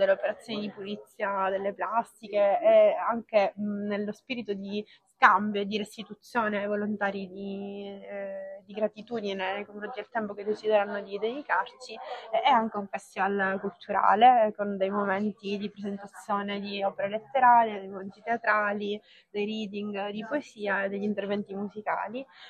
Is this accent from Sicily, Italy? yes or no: yes; Caltanissetta, Sicily, Italy; born there; now in Palermo, Italy; Qui non dico volentieri che sono nata a Caltanissetta